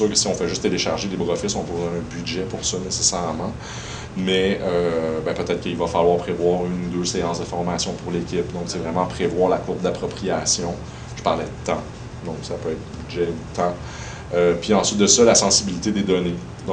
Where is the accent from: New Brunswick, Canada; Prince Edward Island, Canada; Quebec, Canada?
Quebec, Canada; C'est parce qu'on est Québécois. On adapte les choses.